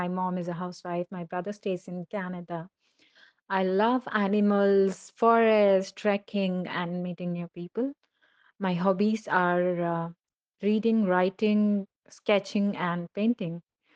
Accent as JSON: {"language": "English", "country": "India", "said": "I'm from India. My parents are based out in Hyderabad."}